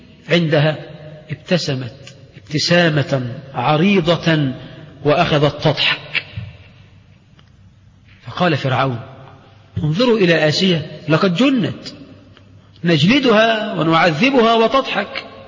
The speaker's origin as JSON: {"language": "Arabic", "country": "Egypt", "said": "عندنا في مصر العوام النساء العجائز يقولنا لأنه طلع من الدنيا الواسعة للدنيا الضيقة"}